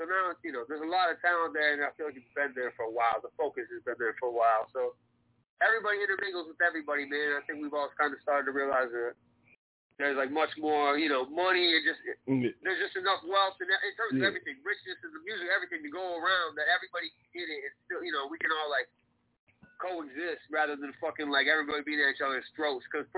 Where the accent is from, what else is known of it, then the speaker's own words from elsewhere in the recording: Gary, Indiana, United States; also born or lived in Toledo / Chicago / Michigan City; I'm from Toledo, man, so, like, I was born in Toledo, moved to Gary, Indiana when I was, like, 9. I've been bouncing around, like, Chicago, Gary, Michigan City, Indiana.